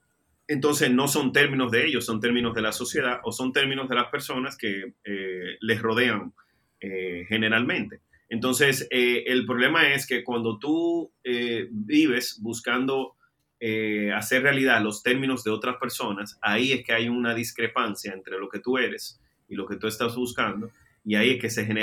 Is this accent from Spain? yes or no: no; Dominican Republic; soy dominicano, soy hijo de Dios. No es fácil ser cristiano.